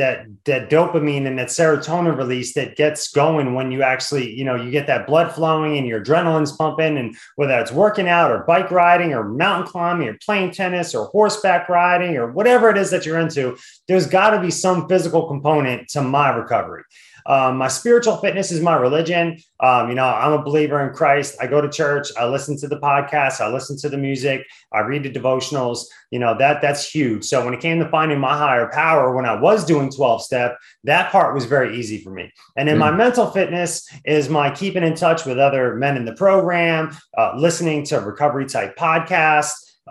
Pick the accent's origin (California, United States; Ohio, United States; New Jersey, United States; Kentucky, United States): New Jersey, United States; Like, wait, I got a Yankee shirt because I grew up in Jersey.